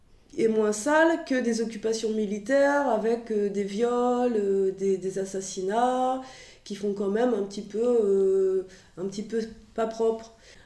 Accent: France; aussi chez nous en France

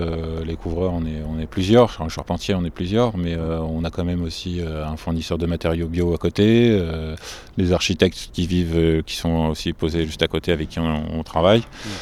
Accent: Normandy, France; moved away; de base je suis normand, je suis arrivé ici pour prendre un peu de soleil

